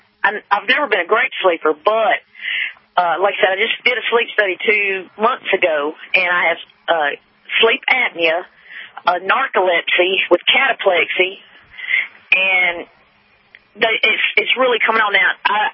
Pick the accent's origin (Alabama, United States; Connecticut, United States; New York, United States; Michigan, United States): Alabama, United States; I just love fried foods because I'm from Alabama, Roll Tide, by the way.